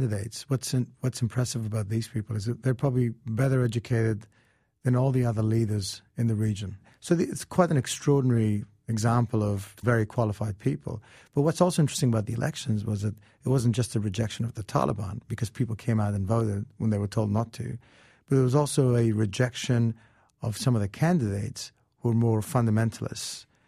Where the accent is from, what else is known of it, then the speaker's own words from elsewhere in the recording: Australia; You know, I grew up in Australia